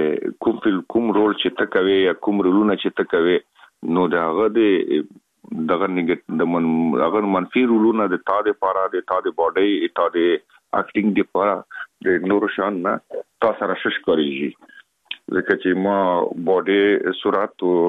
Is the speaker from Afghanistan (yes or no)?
yes; Afghanistan; خلک خبر دي چې موږ افغان یم